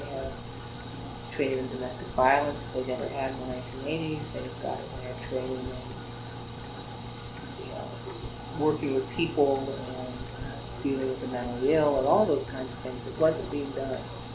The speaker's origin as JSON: {"language": "English", "town": "Worthington", "region": "Ohio", "country": "United States", "tie": "born or raised there", "said": "When I grew up in Worthington, Ohio, in our police force, we knew every officer's name."}